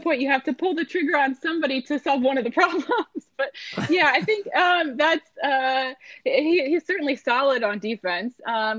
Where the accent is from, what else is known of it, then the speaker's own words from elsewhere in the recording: Tampa, Florida, United States; I grew up in Tampa, so I grew up a Rays fan